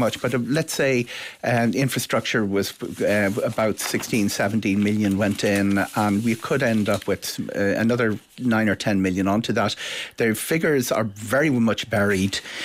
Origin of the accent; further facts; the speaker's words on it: Straffan, Kildare, Ireland; I'm from Strathan, I remember.